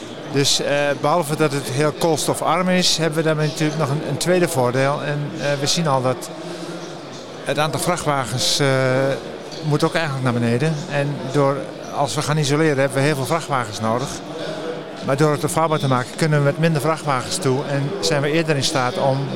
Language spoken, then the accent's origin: Dutch; Enschede, Overijssel, Netherlands; Nou ja, Duitsland, wij komen uit Enschede, dus we zitten al aan de grens.